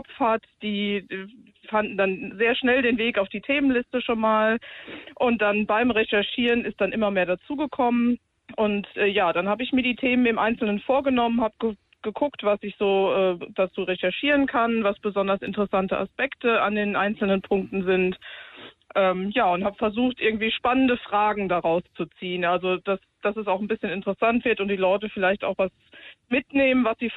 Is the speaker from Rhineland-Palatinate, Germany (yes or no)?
yes; Rhineland-Palatinate, Germany; Also die Hälfte meiner Familie kommt aus dem Siegerland und ich bin da ganz in der Gegend aufgewachsen im Westerwald.